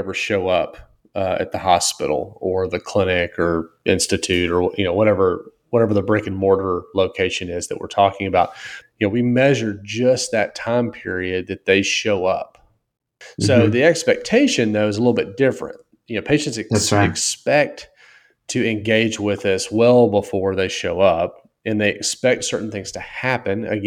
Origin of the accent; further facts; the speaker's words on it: Mississippi, United States; Well, I'm from Mississippi, so sure. I grew up in the, what is it? What do they call it? The triangle of Memphis, Nashville, and New Orleans.